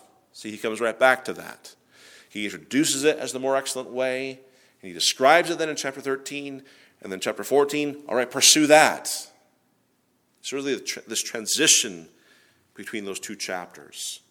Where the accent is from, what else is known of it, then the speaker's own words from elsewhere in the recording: Seattle, Washington, United States; I'm from Seattle, Washington.